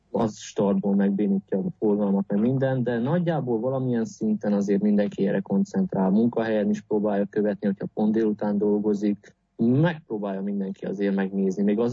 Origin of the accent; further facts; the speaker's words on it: Romania; moved away; mondom, hogy Romániából jöttem